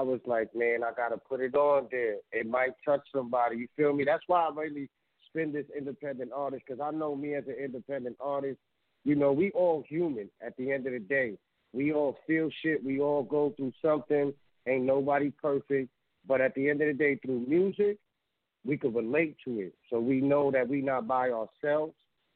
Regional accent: Bronx, New York, United States; I'm from the Bronx, but I love y'all, man. Shout out to my Brooklyn people out there, man.

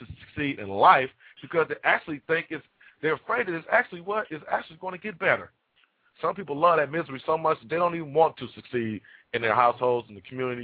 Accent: Atlanta, Georgia, United States; when I grew up in Atlanta, everybody had both parents.

